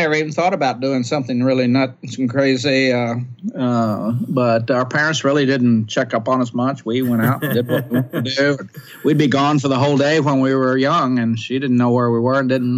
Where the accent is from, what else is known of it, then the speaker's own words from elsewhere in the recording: Ardmore, Oklahoma, United States; also born or lived in Bartlesville, Oklahoma; We moved to Ardmore from Bartlesville, Oklahoma, up north, and I went to school there. I never stepped foot out of Oklahoma till I was 20 years old.